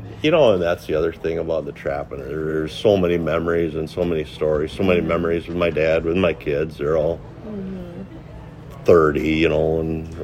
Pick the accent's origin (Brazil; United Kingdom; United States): United States; Marshfield, Wisconsin; grew up in the central part of the state, down by Marshfield, Wisconsin Rapids area. And I started trapping with my dad.